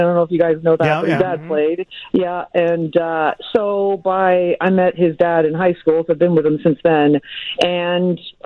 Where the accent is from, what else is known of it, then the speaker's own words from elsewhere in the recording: Toronto, Ontario, Canada; now in United States; Well, we came from Canada. We came from the Great White North, okay. Toronto, Ontario.